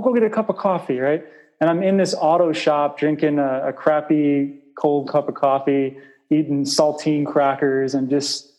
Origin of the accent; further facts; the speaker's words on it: Chicago, Illinois, United States; now in Costa Rica; You know, I grew up in Chicago, so there's carpeted floors and there's heating systems